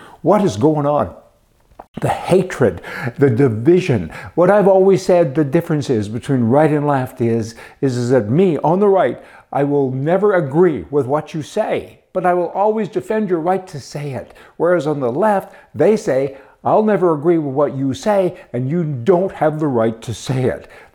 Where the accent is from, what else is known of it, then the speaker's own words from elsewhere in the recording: Canada; As a Canadian, I disagree with the tears other Canadians are shedding